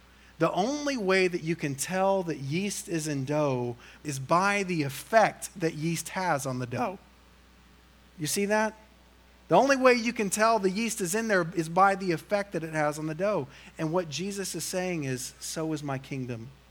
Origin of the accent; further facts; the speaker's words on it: Oklahoma, United States; Now, I grew up in Oklahoma, which I'm very proud of.